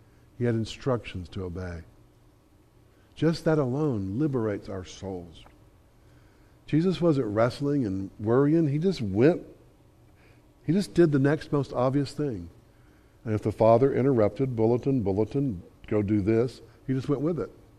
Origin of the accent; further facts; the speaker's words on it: Selma, Alabama, United States; I'm from Selma. You know what I'm saying? We don't have four-lane roads.